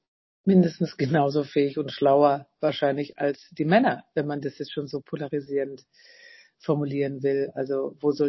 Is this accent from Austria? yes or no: no; Southern Germany, Germany; die mir als Süddeutsche immer wieder auch eine andere Art von Poesie schenkt.